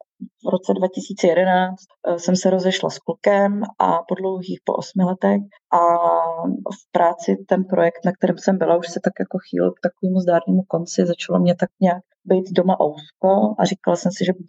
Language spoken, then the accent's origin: Czech; Prague, Czechia; tak jsem první řadě musela jakoby dát na odiv to, že jsem z Prahy.